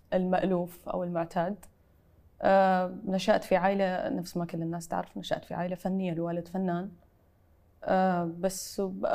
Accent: United Arab Emirates; بس يعني تعرف أهلي وأشيائي وحاجاتي وذكرياتي وطفولتي وكل شيء في الإمارات

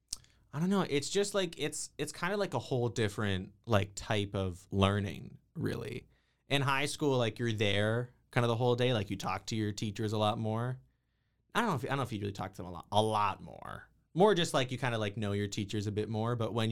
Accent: Sarnia, Ontario, Canada; I'm not like from Waterloo. I'm from Sarnia.

